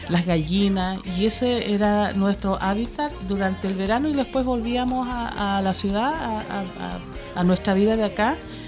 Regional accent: Valparaíso, Chile; born there; se llegó acá a vivir con mi madre a la ciudad de Valparaíso, y que es el lugar donde yo nací en Valparaíso. Entonces tengo, por un lado, mi territorio allá en el sur, porque allá están mis antiguos, pero también tengo acá una raíz de Valparaíso

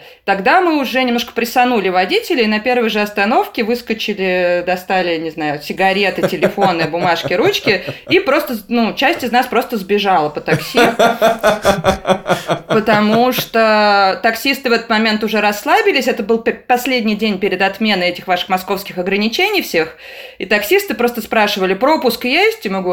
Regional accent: Saint Petersburg, Russia; Но я, поскольку я из Петербурга, я прилетела в Москву

